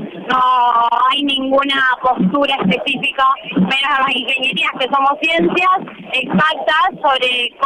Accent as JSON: {"language": "Spanish", "region": "Santa Fe", "country": "Argentina", "said": "Sí, soy acá de Santa Fe, de barrio Barranquita."}